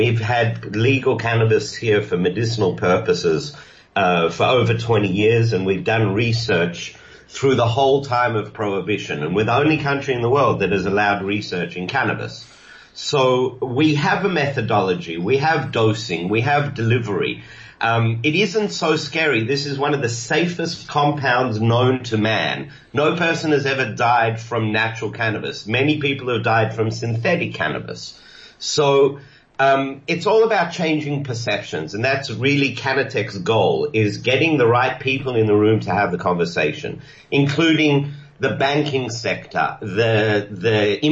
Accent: Australia; also born or lived in South Africa; So I was born in South Africa. I've actually never been to Cape Town. I've been to Johannesburg many, many times. I grew up in Australia.

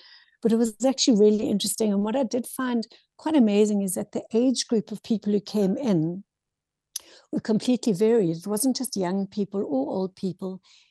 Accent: South Africa; Well, it was also limiting in terms of being able to work.

